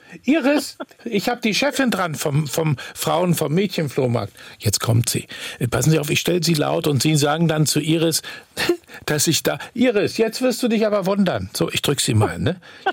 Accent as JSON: {"language": "German", "town": "Rostock", "region": "Mecklenburg-Vorpommern", "country": "Germany", "said": "bin ich aus Rostock."}